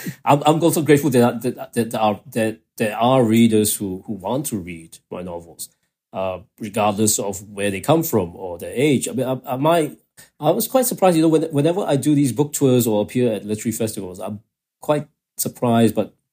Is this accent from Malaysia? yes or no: yes; Kuala Lumpur, Malaysia; I was growing up in Kuala Lumpur